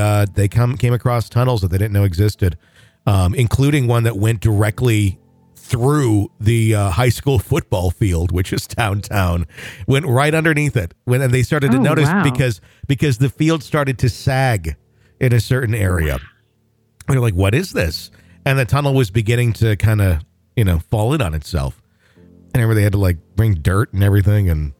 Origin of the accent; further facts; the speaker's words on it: Topeka, Kansas, United States; I have two stories from my time at college in Atchison and here in my hometown of Topeka.